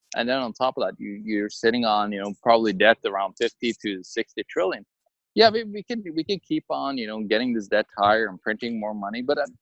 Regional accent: Norway; English is a second language; in my home country, Norway, with the socialist government there, you're getting some stuff for free

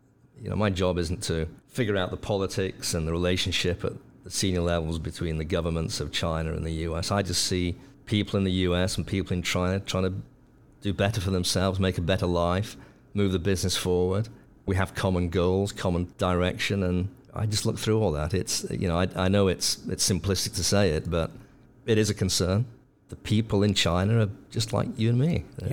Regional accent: Manchester, North West England, United Kingdom; when I was growing up in Manchester.

